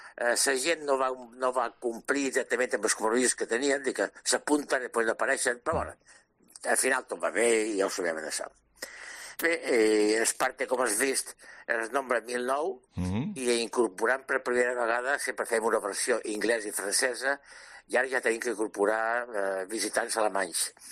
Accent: Catalonia, Spain; Que punyeta, sóc de Cerdanya.

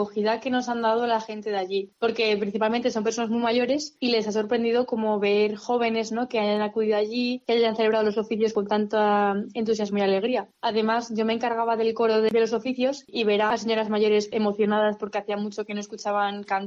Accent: Madrid, Community of Madrid, Spain; Soy de Madrid y estudio magisterio en la Universidad CEU San Pablo.

